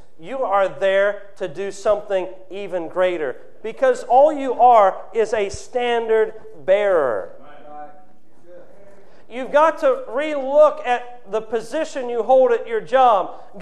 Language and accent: English; Ohio, United States; moved away as an adult; I was born in Ohio and raised in a small church there, not far from where I go to church now. And my wife and I, we got married and moved back to where she's from, South Carolina.